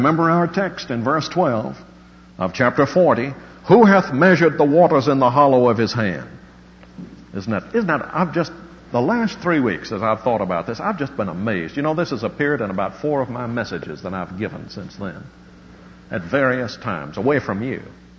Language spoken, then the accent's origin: English; Alabama, United States; We're both from Alabama. But there's little water there.